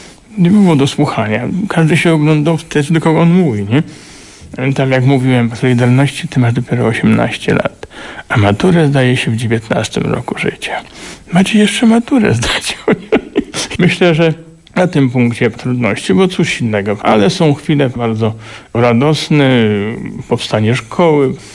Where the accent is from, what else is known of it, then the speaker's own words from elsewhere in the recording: Galicia, Poland; now in Kielce, Poland; ja z Galicji pochodzę, tam mówią, jak ty wytrzymujesz w Kielcach?